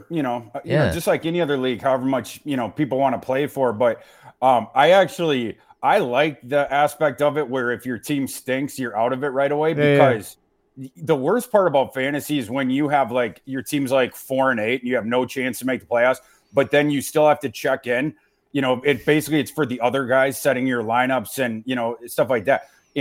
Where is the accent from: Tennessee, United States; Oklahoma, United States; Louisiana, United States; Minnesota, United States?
Minnesota, United States; Brainerd; It's set in Brainerd, Minnesota. I'm from Brainerd, Minnesota.